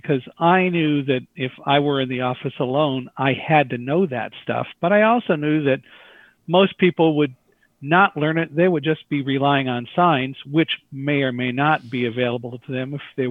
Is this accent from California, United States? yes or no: yes; Palmdale, California, United States; I grew up in Palmdale, California, right on the San Andreas Fault